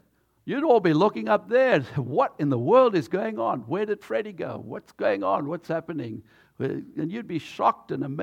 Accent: South Africa; When I was growing up in South Africa, we actually recognized Ascension Thursday.

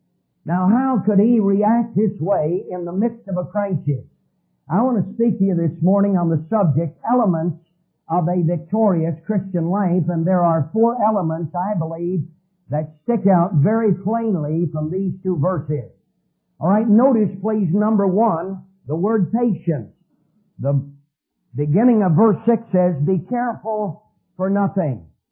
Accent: Asheville, North Carolina, United States; When I was a little boy growing up in Asheville, North Carolina, we had two little Boston Bull Terriers.

